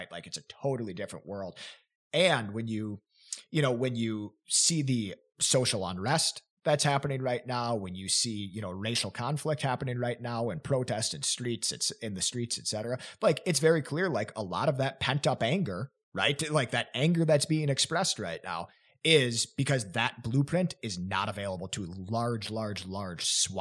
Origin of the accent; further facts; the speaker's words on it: Wisconsin, United States; Like as a white dude growing up in Wisconsin from a middle-class background